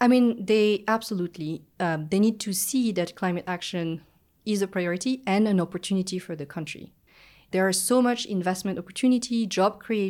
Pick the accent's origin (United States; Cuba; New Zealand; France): France; I come from France